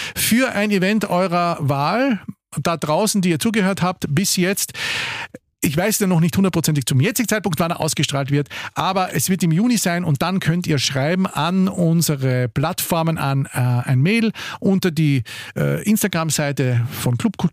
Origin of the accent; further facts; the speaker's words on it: Carinthia, Austria; du bist ja Kärntner, ich bin Kärntner